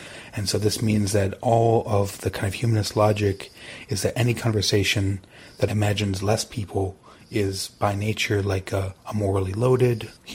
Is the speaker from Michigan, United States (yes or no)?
yes; Michigan, United States; now in Berkeley, United States; I'm an anarchist publisher. I live in Berkeley, California, and I'm from Michigan.